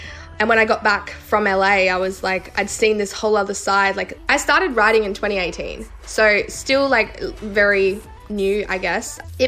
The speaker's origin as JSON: {"language": "English", "town": "Adelaide", "region": "South Australia", "country": "Australia", "tie": "born or raised there", "said": "I grew up in Northern Adelaide."}